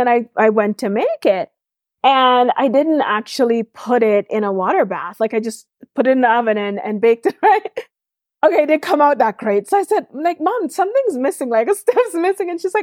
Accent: Georgetown, Demerara-Mahaica, Guyana; And we grew up in different parts of Guyana. So I grew up in Georgetown, which is the capital city.

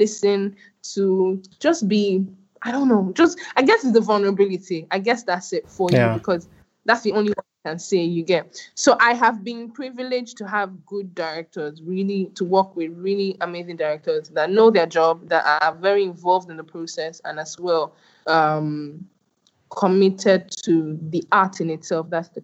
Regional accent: Lagos, Nigeria; I'm not South African. I'm Nigerian. I'm Lagosian. I'm a Yoruba girl.

